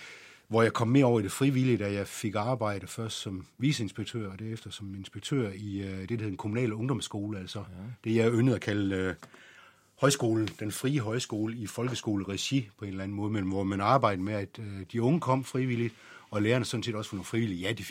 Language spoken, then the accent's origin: Danish; Bjerringbro, Central Denmark Region, Denmark; Nej, vi kommer fra Midtjylland, en lille bitte by derinde